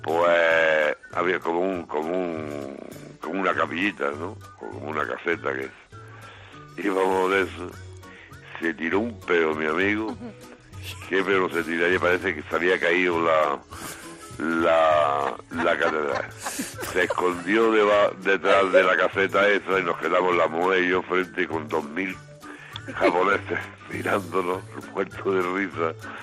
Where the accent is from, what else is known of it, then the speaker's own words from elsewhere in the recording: Granada, Andalusia, Spain; Tenía un socio que, bueno, fuimos un día a Córdoba. Yo soy de Granada.